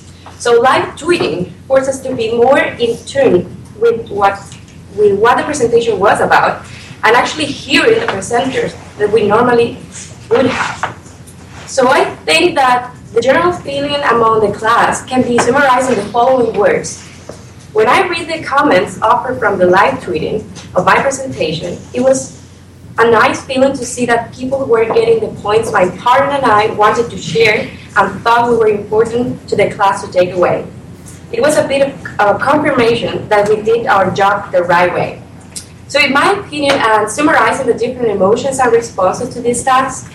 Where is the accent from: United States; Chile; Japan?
Chile; I'm from Chile.